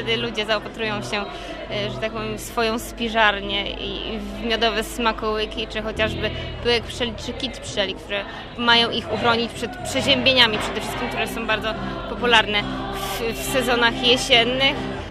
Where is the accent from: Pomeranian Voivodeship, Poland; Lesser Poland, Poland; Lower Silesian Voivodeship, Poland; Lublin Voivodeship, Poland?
Pomeranian Voivodeship, Poland; Biernatki; My jesteśmy, pochodzimy z Biernatka, jest to wieś Biernatka, z zachodniej części tutaj Borów Tucholskich, za Człuchowem. Tak więc naprawdę piękne tereny, lesiste, duże zalesienie.